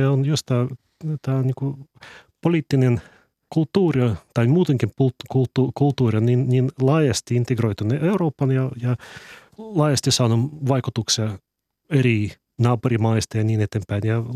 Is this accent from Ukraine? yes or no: yes; Odesa, Odesa Oblast, Ukraine; Finnish is a second language; mä olen kotoisin Odessasta